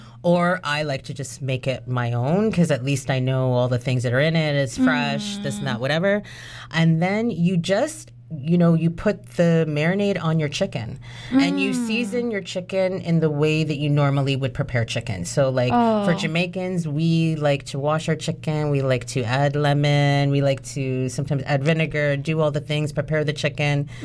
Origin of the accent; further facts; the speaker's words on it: Canada; born there; I was born in Canada